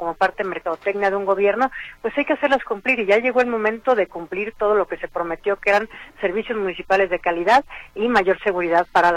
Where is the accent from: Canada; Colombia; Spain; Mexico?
Mexico; Guadalajara, Jalisco; si creemos o no que el gobierno nos es útil como tapatíos.